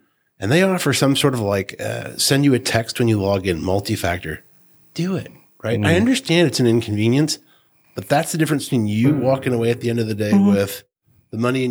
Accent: New Jersey, United States; now in Peoria, United States; I grew up in New Jersey.

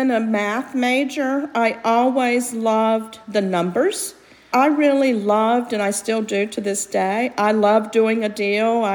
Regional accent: North Carolina, United States; also born or lived in South Georgia; I was born in South Georgia, so you may have picked up that a little bit from the accent there, Meg. I actually moved to North Carolina, though, when I was about 2 years old and really grew up in North Carolina.

